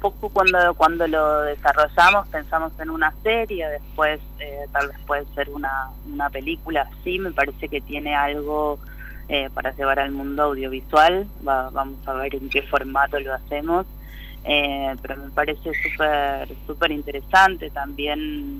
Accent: Chubut, Argentina; Como mencionaba, somos de Península Valdés, hay algo ahí que nos unió en diferentes generaciones

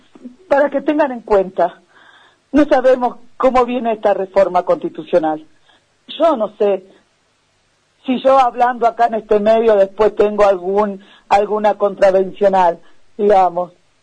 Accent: Jujuy, Argentina

